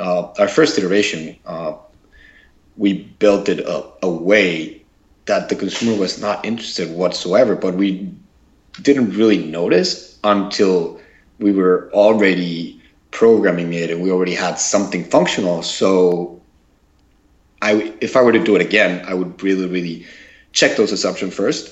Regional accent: Mexico; moved away as an adult; now in United States; I'm originally from Mexico. I came here to the States basically by chance.

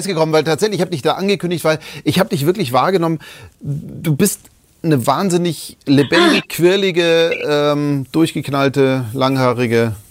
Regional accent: Bavaria, Germany; ich komme aus Bayern, das ist halt so.

